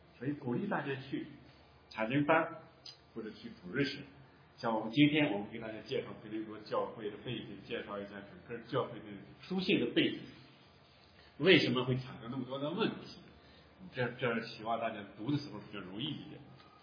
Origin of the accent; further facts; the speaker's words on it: China; 因为我们作为中国人，中东的事距我们2000公里以外